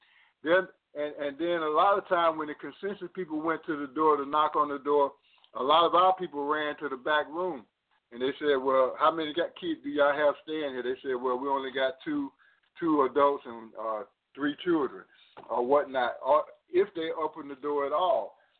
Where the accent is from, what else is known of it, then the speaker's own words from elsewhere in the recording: Atlanta, Georgia, United States; But when I grew up in Atlanta, police everywhere.